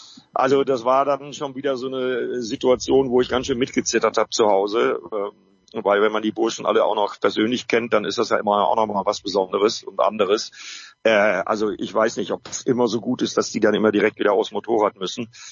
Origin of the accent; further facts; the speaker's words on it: North Rhine-Westphalia, Germany; born there; now in Bremen, Germany; ich bin ja gebürtiger Sauerländer